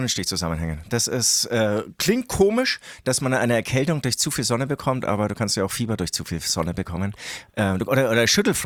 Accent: Bavaria, Germany; Genau, aber ich komme ja aus Franken

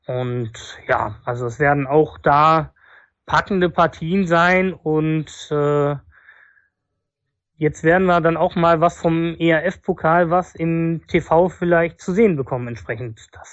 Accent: Cologne, North Rhine-Westphalia, Germany; Alles bloß nicht nach Düsseldorf, wäre mein Vorschlag als Kölner.

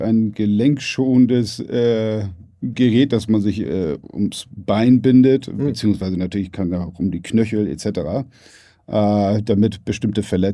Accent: Hamburg, Germany; born there; also born or lived in London; Ich bin hier in Hamburg geboren.

